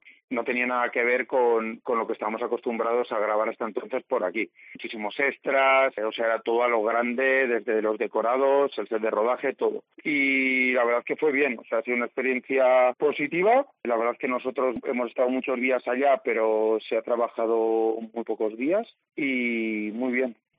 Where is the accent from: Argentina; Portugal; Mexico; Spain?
Spain; Navarre; se está enterando ahora la gente de que somos los navarros